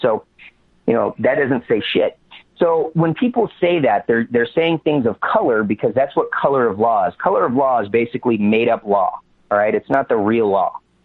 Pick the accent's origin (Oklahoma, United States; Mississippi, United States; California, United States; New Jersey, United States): California, United States; San Diego; I'm from San Diego. He's from down here.